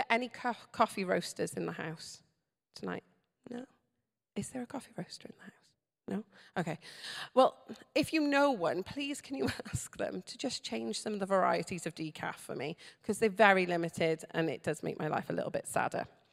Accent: Wales, United Kingdom; my accent may have betrayed me already and told you that I'm Welsh. I'm proud of it.

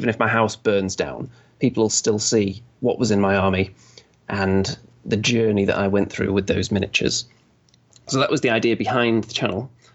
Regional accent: Manchester, North West England, United Kingdom; Well, I am from Manchester, England. Although my accent, people can't often place it

